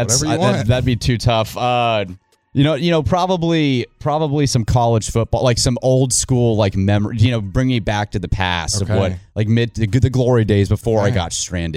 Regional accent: Dallas, Texas, United States; Dude, born and raised in Dallas. Okay. I'm from here, man.

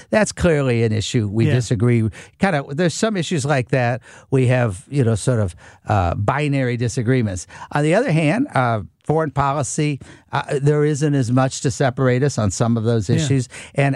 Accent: St. Louis County, Missouri, United States; We're both from St. Louis County. Both went for Mizzou.

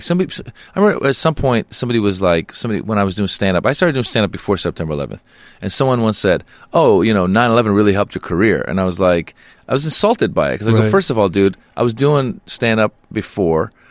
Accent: United States; I mean, I grew up in America, so I'm the same as you.

